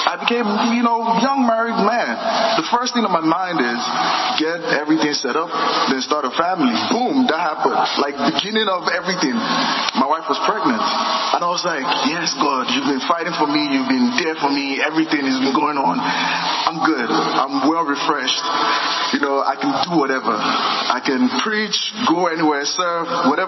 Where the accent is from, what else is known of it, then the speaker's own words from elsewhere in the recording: Nigeria; I came from Nigeria 2017. I got married 2017. I came from Nigeria 2018, 1st of February.